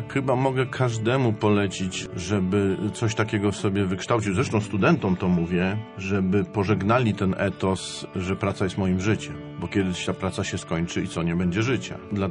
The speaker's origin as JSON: {"language": "Polish", "town": "Grudziądz", "region": "Kuyavian-Pomeranian Voivodeship", "country": "Poland", "tie": "born or raised there", "said": "ja się wychowywałem w Grudziądzu nad Wisłą."}